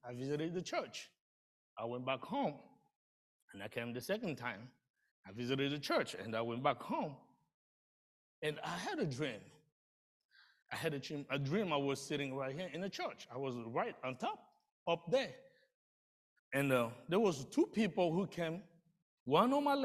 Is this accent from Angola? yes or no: yes; Angola; now in Kenosha, United States; I'm from Angola.